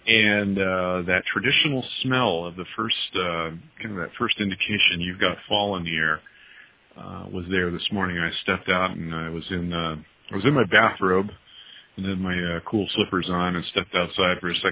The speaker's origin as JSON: {"language": "English", "town": "El Paso", "region": "Texas", "country": "United States", "tie": "born there", "said": "Yeah, no, I was born in El Paso, Texas, so, you know, I'm kind of genetically predisposed to be warm, you know."}